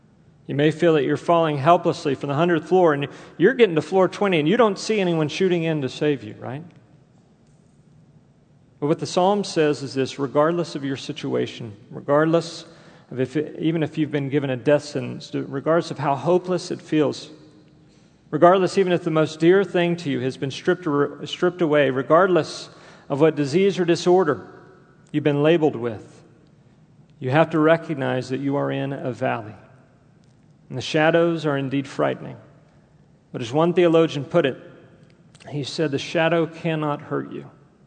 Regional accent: Houston, Texas, United States; I want to relay a story that occurred back in my hometown of Houston, Texas. Once again, I have my parents who are here from Houston

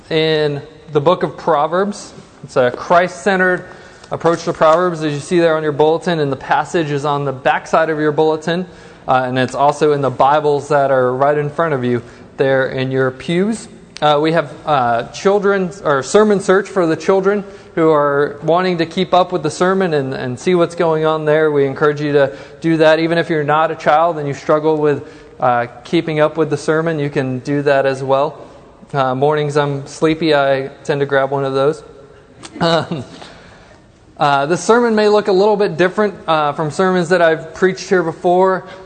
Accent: England, United Kingdom; born there; I was born in England, so I'm a huge England fan

